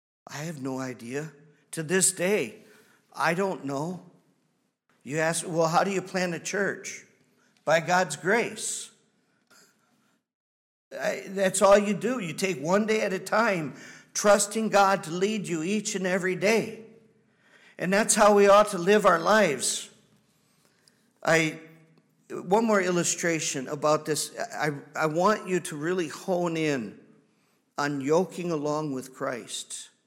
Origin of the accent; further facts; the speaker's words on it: Wisconsin, United States; I grew up in Wisconsin. No big deal to me.